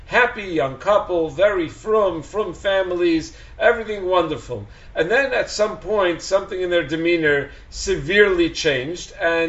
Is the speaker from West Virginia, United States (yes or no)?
no; Chicago, Illinois, United States; now in New Jersey, United States; I'm an only child. I grew up in Chicago, but my family and I live in New Jersey.